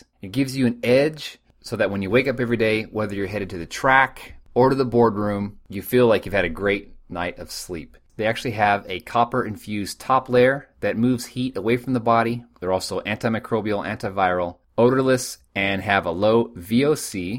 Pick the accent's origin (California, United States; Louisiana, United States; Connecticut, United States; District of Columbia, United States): California, United States; now in Missouri, United States; We are. I grew up in California, and my wife grew up in Montana, but we're living in Missouri now.